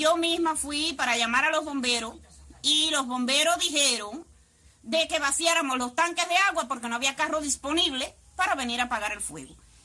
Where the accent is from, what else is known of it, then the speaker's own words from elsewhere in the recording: Cuba; pero nosotros somos cubanos